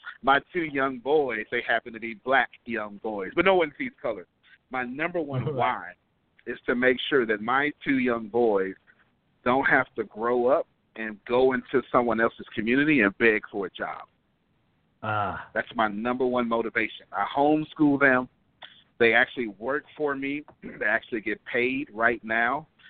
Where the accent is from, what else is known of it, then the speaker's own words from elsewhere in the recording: Texas, United States; At least I'm from Texas, right? So normally in the South, that's a woman thing